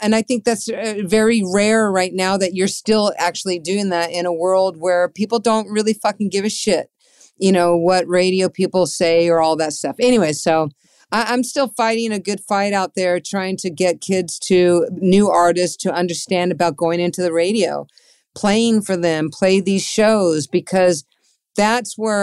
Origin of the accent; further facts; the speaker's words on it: San Diego, California, United States; also born or lived in Boston; And I was raised in San Diego. Boston, I didn't even really know. I was too young.